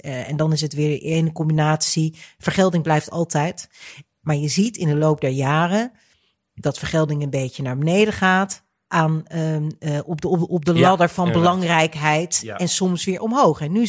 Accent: Delft, South Holland, Netherlands; born there; Ik ben geboren in Delft.

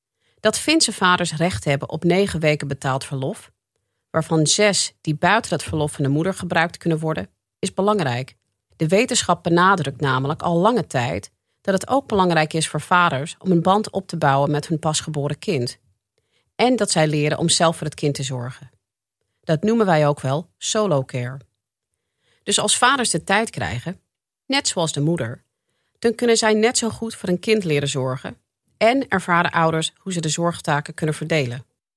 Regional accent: United States; Dutch is a second language; Ik ben zelf geboren en getogen in de Verenigde Staten, waar deeltijdwerk helemaal niet veel voorkomt.

